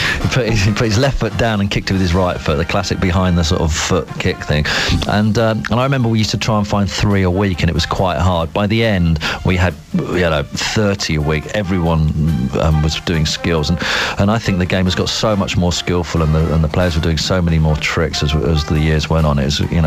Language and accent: English; Watford, East of England, United Kingdom; I come from the Watford area. You know, I grew up around that area.